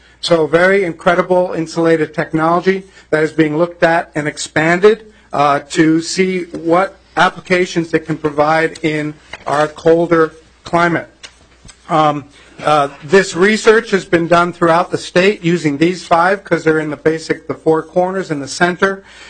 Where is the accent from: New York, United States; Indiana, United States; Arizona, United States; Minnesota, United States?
Minnesota, United States; Findlay; The first one that was built was in Findlay, Minnesota, my hometown, and I was part of the building of it.